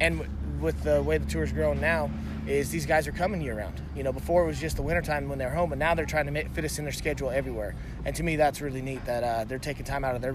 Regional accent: Arizona, United States; When I was rodeoing and I moved up to the Northwest, I'm from Arizona, and I thought, man, everywhere in Arizona you can rodeo year round

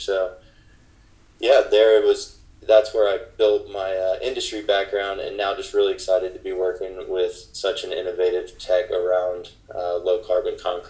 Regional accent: Knoxville, Tennessee, United States; I grew up in Knoxville, Tennessee, went to Middle Tennessee State University

